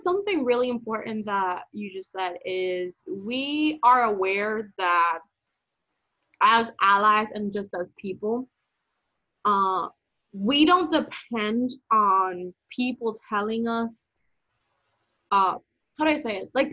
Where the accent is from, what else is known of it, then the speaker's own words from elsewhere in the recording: Puerto Rico; it has a lot to do with the way I grew up in Puerto Rico, too.